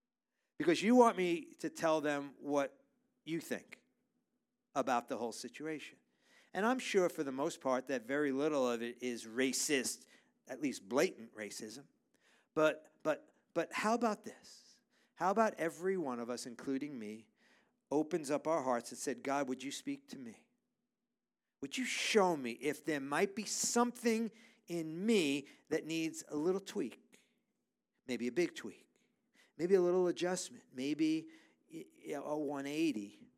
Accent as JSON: {"language": "English", "town": "New York City", "region": "New York", "country": "United States", "tie": "born or raised there", "said": "So, I grew up in New York City in the 60s and the 70s"}